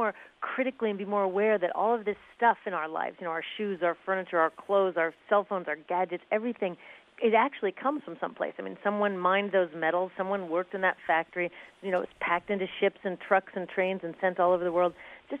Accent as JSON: {"language": "English", "town": "Seattle", "region": "Washington", "country": "United States", "said": "You know, and I'm from Seattle, Washington, where we don't have piles of garbage all over."}